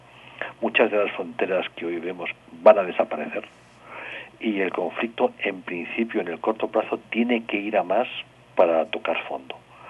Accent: Spain; yo soy español y por lo tanto europeo

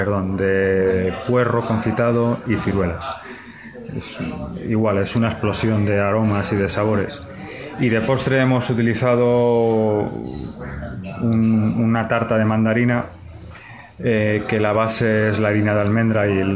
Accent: Madrid, Community of Madrid, Spain; born there; Yo he nacido en Madrid y mi familia proviene de un pueblecito de Toledo.

